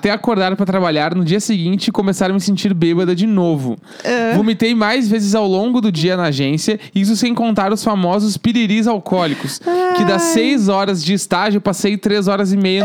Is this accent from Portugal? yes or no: no; Rio Grande do Sul, Brazil; Mas ao contrário dele, sempre morei em cidades do interior do estado.